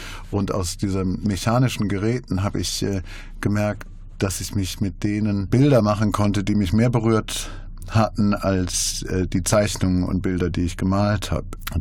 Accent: Remscheid, North Rhine-Westphalia, Germany; born there; moved away as an adult; also born or lived in London; now in Berlin, Germany; 1968 in Remscheid geboren, also auch ein Bergischer, wohne aber jetzt in Berlin und London. Seit 1990 bin ich in England wohnhaft und habe 2011 mein Atelier nach Berlin verlegt

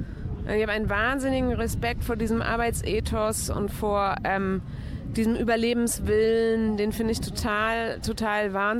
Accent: Hamburg, Germany; Ich bin aus Hamburg, da gibt es den Dom.

